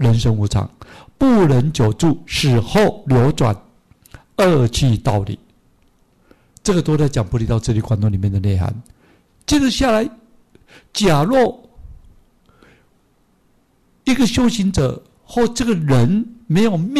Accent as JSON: {"language": "Chinese", "country": "China", "said": "那我们中国人就给我们一个观念嘛，就好像我们没有断种嘛，对不对？"}